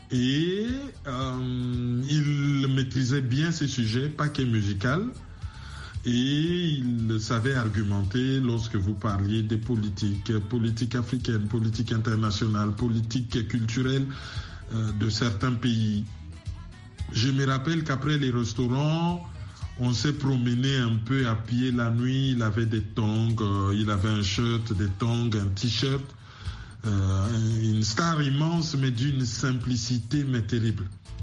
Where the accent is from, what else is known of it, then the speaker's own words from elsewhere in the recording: DR Congo; la République démocratique du Congo, mon pays d'origine